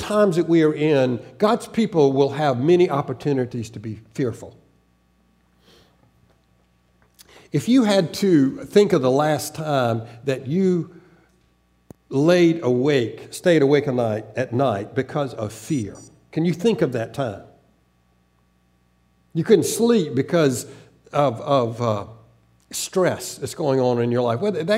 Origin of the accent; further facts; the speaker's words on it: the South, United States; born there; accent: Southern; I used to have a really good Southern accent because it's just I was born in the South